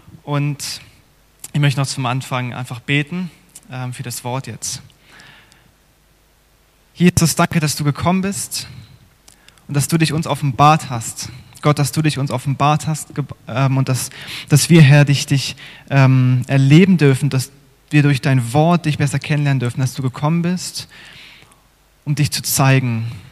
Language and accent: German; Kassel, Hesse, Germany; now in Freudenstadt, Germany; Ich komme also ursprünglich aus Kassel, bin in einer recht großen Familie aufgewachsen